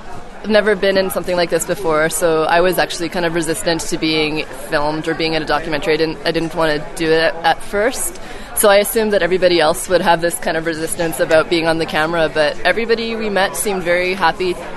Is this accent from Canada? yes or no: yes; Canada; So I'm glad it kind of comes out in the film that I'm Canadian